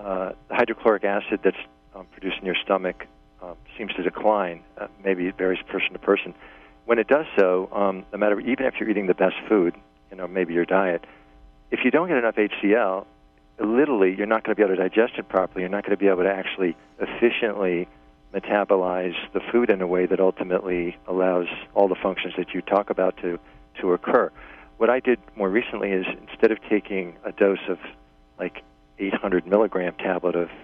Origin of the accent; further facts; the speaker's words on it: New York, United States; I'm from New York, and I have just a question.